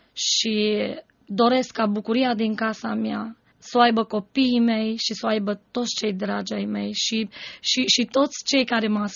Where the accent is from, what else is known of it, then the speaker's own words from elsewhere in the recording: Romania; now in Timișoara, Romania; un păstor din Apuseni a avut dorința să înființeze o orchestră în Biserica Baptistă din satul meu.